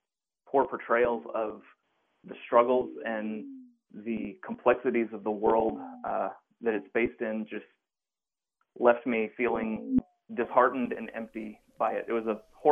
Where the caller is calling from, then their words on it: Cary, North Carolina, United States; I'm calling from Cary, North Carolina